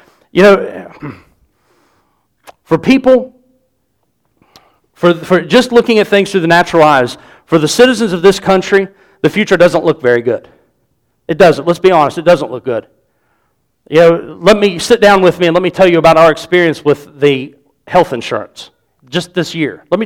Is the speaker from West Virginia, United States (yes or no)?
yes; Clarksburg, West Virginia, United States; born there; I was born here in the United States of America, that I was born here in Clarksburg, West Virginia.